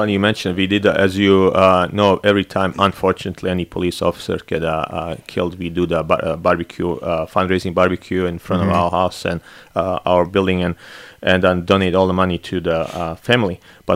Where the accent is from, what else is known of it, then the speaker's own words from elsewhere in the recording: Bosnia & Herzegovina; English is a second language; now in United States; some our listeners may know I'm from Bosnia, so born in Bosnia.